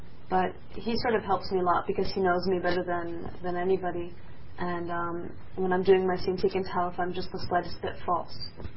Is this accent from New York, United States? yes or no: yes; New York, United States; born there; I was born in Roosevelt Hospital.